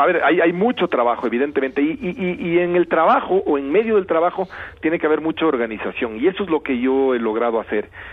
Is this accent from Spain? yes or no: no; Ecuador; porque se la decidió hacer en Quito, evidentemente porque yo soy ecuatoriano